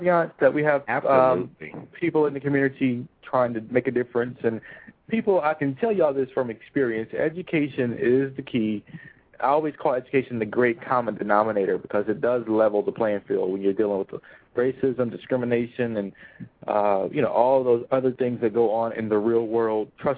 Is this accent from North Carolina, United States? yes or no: yes; Durham, North Carolina, United States; North Carolina Central University in Durham, which is my hometown, by the way. Shouts out to Durham, North Carolina.